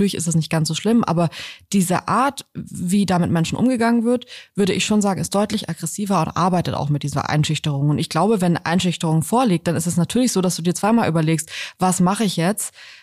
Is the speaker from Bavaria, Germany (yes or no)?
no; Hesse, Germany; Wir sind ja selber heute zum ersten Mal hier. Wir kommen ja eigentlich aus Hessen.